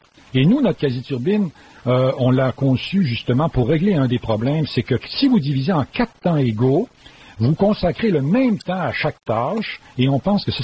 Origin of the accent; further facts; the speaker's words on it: Quebec, Canada; moi, je suis natif de la région du Saguenay. C'est une très grande région forestière.